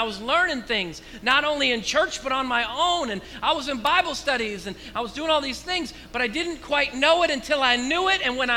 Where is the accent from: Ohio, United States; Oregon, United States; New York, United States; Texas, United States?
Oregon, United States; I was born and raised in Oregon. I definitely know about water. Rains all the time.